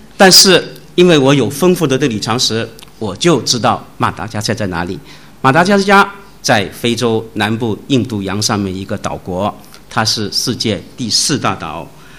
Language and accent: Chinese; China; 虽然我们中国人也都有很多梦想，我们经常听到奥运梦、太空梦、航空母舰梦，还有强国梦，可能还有足球梦啊